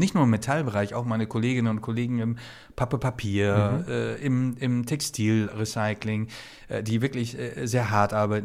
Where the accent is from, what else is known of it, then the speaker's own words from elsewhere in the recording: Hamburg, Germany; Ich bin ja ein Hamburger Jung, ja, und dann auch noch Bergedorf, da, wo ich dann auch wirklich geboren bin.